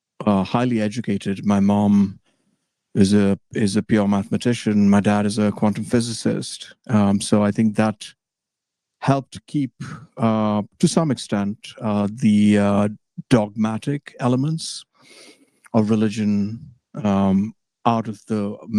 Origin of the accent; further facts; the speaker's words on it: India; moved away as an adult; I was raised, till I was 21, I grew up in India, where I was raised Hindu.